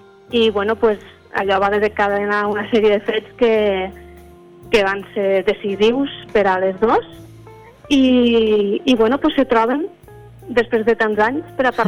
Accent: Amposta, Catalonia, Spain; jo, com tu dius, soc d'Amposta, ampostina. Vaig marxar a Barcelona a estudiar art dramàtic ja fa uns quants anys

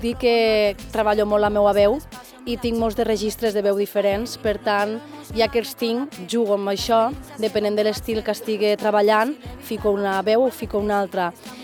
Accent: Catalonia, Spain; Penseu que jo quan vaig pel món i dic que sóc del Delta de l'Ebre, ningú sap on està

